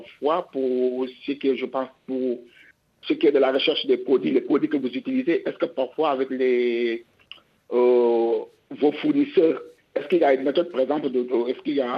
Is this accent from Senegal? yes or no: yes; Senegal; also born or lived in Mauritania; now in France; Je suis sénégalais mauritanien.